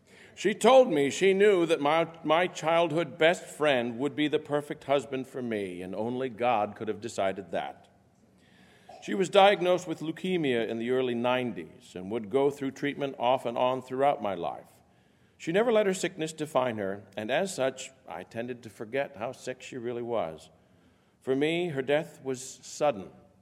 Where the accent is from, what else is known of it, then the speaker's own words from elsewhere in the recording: St. Louis, Missouri, United States; Many of us are from other places. I hail from St. Louis, Missouri, and several others.